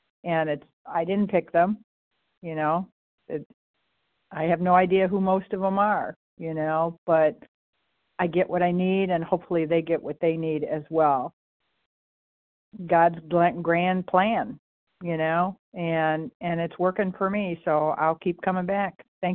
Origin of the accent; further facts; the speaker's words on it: Michigan, United States; recovered compulsive overeater. I'm from Michigan.